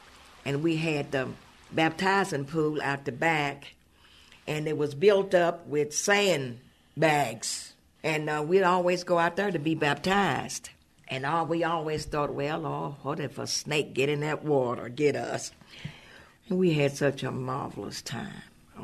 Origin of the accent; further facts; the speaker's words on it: Tams, West Virginia, United States; now in Beckley, United States; I was born and raised in Tams, West Virginia. We had a family of six, mother and father, and they always took us to church.